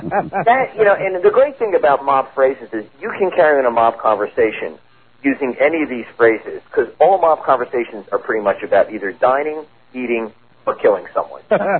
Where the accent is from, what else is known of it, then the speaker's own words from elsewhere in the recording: Philadelphia, Pennsylvania, United States; growing up in Philly, you grow up with a lot of guys that end up, going into the mob.